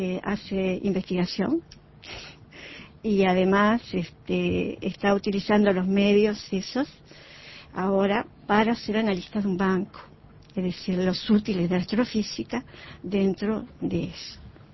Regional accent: Uruguay; Y bueno, somos unos cuantos uruguayos así también.

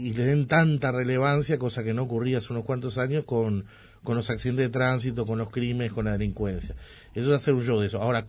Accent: Uruguay; Entonces ahí sí tenemos que interpelarnos como uruguayos

